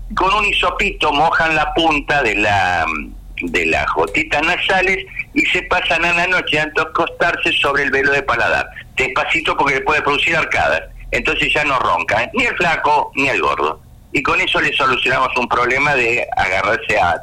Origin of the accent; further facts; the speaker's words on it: Argentina; born there; ¿Por qué no nacimos nosotros en Ucrania? No, nacimos en Argentina. ¿Qué tenemos en la Argentina?